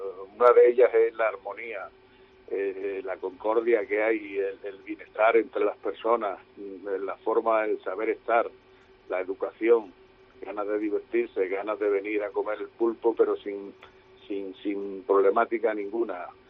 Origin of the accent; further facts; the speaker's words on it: Seville, Andalusia, Spain; llego como si yo soy de Sevilla, natural de Sevilla